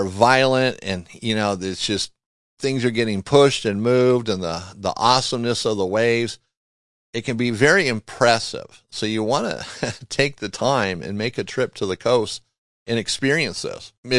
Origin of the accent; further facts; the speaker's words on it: Torrance, California, United States; now in Montana, United States; You know, here in we're in Montana, but I think about growing up, because I grew up in Torrance, California. So we had beaches, we had cliffs, we had all that stuff.